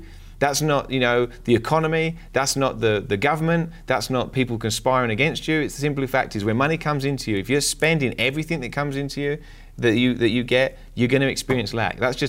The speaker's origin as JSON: {"language": "English", "region": "England", "country": "United Kingdom", "said": "England, we're from England. England is just as bad as America."}